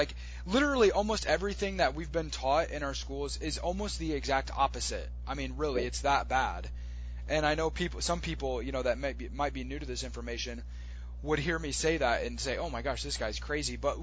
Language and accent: English; United States; And, you know, frankly, in America, certainly, I mean, I'm an American, I'm concerned with what's going on here.